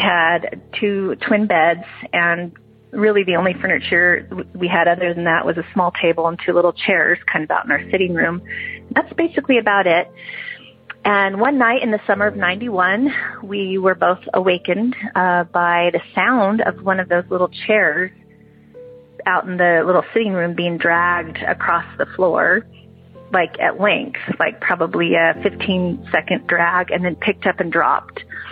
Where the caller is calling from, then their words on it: Idaho, United States; I'm calling from Idaho.